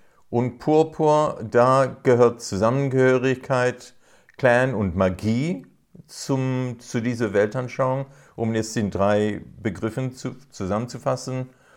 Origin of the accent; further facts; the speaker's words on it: South Africa; Zum Beispiel, ich bin in Südafrika aufgewachsen.